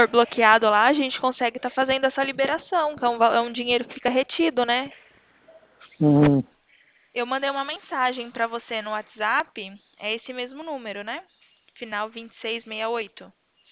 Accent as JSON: {"language": "Portuguese", "town": "Pirassununga", "region": "São Paulo", "country": "Brazil", "said": "Não, eu sou de Pirassununga."}